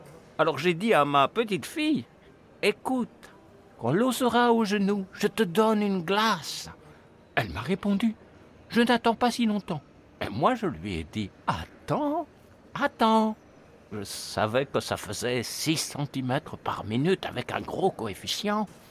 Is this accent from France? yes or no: no; German-speaking Switzerland, Switzerland; French is a second language; Je suis de Suisse alémanique.